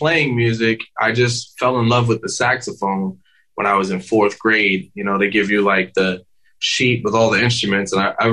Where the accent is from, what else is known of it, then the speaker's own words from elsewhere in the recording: Hempstead, New York, United States; Hempstead, Long Island.